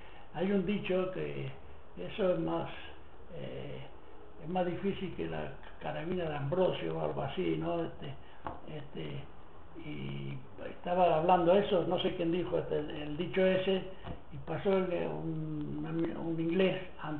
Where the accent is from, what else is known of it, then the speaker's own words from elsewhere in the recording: Mataró, Catalonia, Spain; born there; also born or lived in Barcelona; Yo nací en Mataró, que era a 50 kilómetros de Barcelona, pero